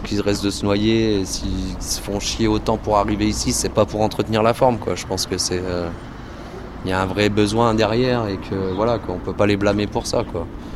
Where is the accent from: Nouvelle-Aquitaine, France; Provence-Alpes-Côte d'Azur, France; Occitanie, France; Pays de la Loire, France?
Provence-Alpes-Côte d'Azur, France; Briançon; Ouais, je suis de Briançon.